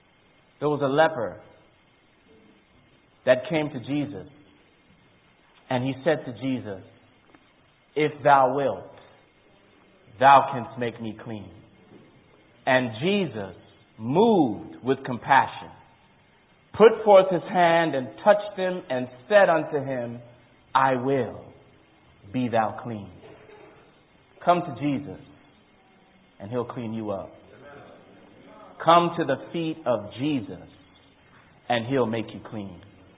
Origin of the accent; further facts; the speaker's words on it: Hartford, Connecticut, United States; also born or lived in England; So I was born in England, By the time I was about 1 year old, I left England, and me, my mom, my dad, two brothers, we came to Hartford, Connecticut. And there I was being raised as a young Muslim boy.